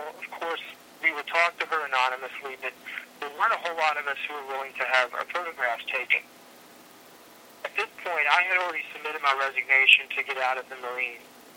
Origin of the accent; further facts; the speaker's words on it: the South, United States; I was from the South, from a religious family